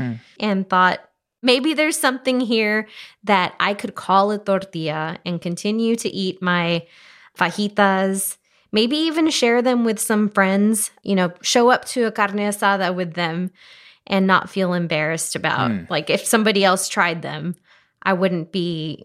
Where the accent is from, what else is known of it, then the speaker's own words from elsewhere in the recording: Laredo, Texas, United States; So growing up in Laredo, at least in our household, it was more flour.